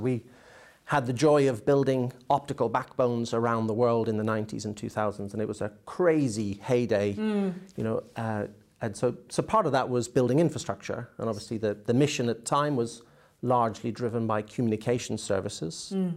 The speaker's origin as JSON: {"language": "English", "country": "Ireland", "tie": "born or raised there", "said": "I grew up in Southern Ireland. We were a rural family, lived by the sea."}